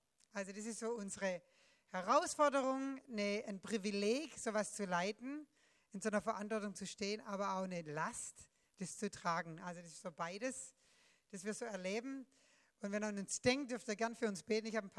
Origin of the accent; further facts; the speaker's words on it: Germany; now in United States; ich bin Deutsche, wohne in Amerika, in einem westlichen Land